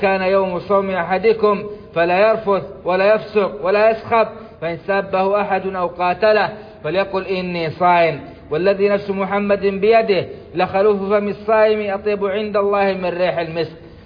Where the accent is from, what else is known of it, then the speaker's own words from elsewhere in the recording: Saudi Arabia; بلادنا السعودية حرسها الله